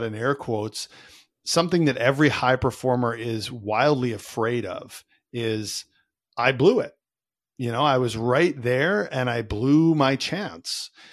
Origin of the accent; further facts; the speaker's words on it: Canada; I'm Canadian kid